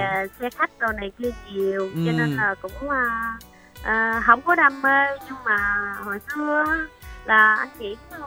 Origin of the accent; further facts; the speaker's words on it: Cà Mau, Vietnam; mình gọi đến từ quê hương Cà Mau.